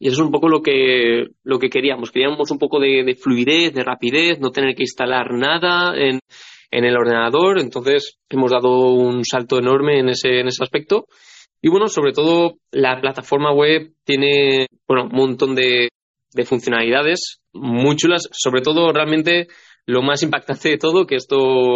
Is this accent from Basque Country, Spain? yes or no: no; Valencian Community, Spain; now in Paris, France; Yo que soy valenciano realmente, que allí cuando llueve no salimos a la calle. Así que, pues aquí en París